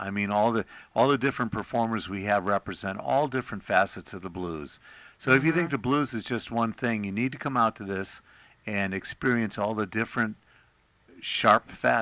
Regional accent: Chicago, Illinois, United States; now in South Carolina, United States; Because I'm a transplant from Chicago.

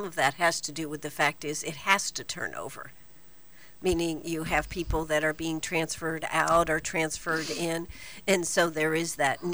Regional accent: Maine, United States; I grew up in Maine, and I used to go visit my grandmother, and she had chickens.

